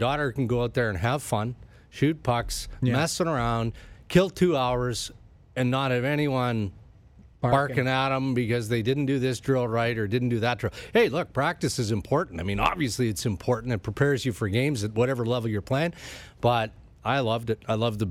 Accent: Western Canada, Canada; I come from Western Canada, right?

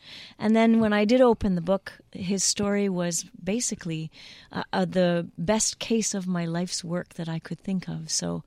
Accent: Manitoba, Canada; Well, I'm from Manitoba, I should say that first.

